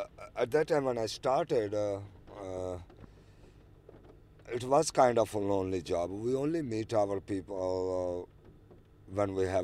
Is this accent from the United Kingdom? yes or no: no; Pakistan; I'm from Pakistan.